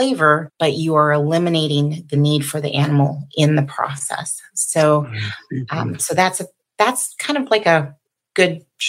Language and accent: English; Sacramento, California, United States; I am calling in from Sacramento, California, and yeah, that's where I come from.